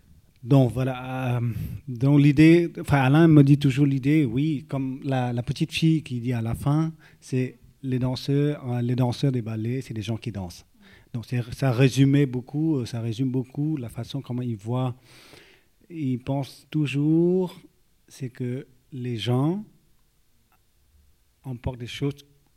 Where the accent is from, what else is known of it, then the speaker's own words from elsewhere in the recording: Vietnam; now in France; En fait, je viens du Vietnam il y a quelques années avant. J'étais en France, j'ai fait l'école en France.